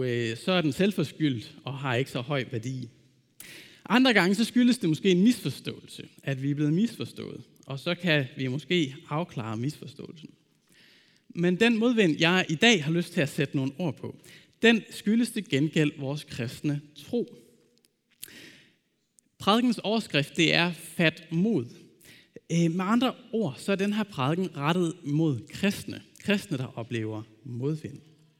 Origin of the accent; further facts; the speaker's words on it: Ølgod, Region of Southern Denmark, Denmark; den menighed, jeg voksede op i Ølgod